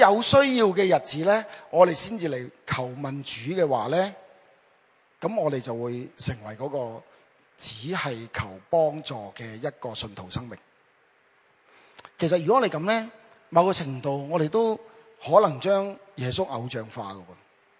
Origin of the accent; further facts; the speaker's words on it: China; 即系好似我哋中国人所讲嘅有少少肺行跳或者系癫痫